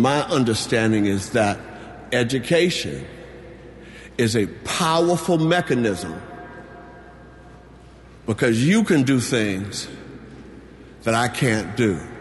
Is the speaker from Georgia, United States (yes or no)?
no; Oakland, California, United States; as a young boy, growing up in Oakland, California, I, like many, liked to play.